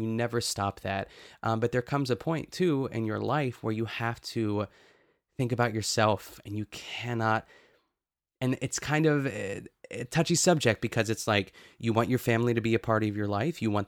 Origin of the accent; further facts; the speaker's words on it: Pittsburgh, Pennsylvania, United States; and I would say that I'm from Pittsburgh